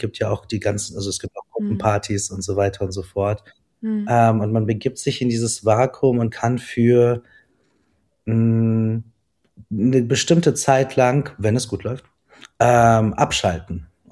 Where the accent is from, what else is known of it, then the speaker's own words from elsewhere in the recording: Dortmund, North Rhine-Westphalia, Germany; dann bin ich in Dortmund aufgewachsen, ziemlich streng erzogen und ziemlich emotionless erzogen.